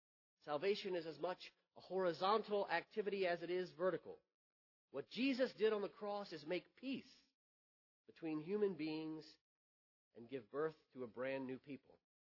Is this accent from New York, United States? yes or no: no; Pennsylvania, United States; Growing up in Pennsylvania with a Southern family, I discovered this truth when trying to describe the Civil War.